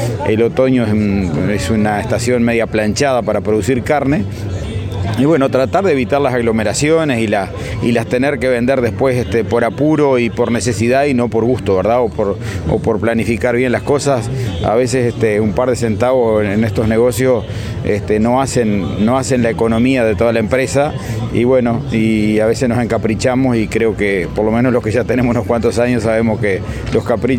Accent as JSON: {"language": "Spanish", "country": "Uruguay", "said": "será porque soy uruguayo y siempre estamos con alguna alerta"}